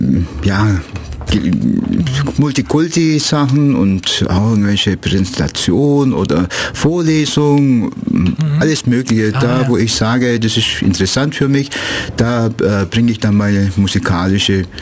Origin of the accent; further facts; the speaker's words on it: Istanbul, Turkey; now in Ulm, Germany; lebe seit über 41 Jahren in Ulm. Aber geboren bin ich in Istanbul und habe auch einiges so aus Istanbul, aus meiner Kindheit, so in mein jetziges Leben mit hineingebracht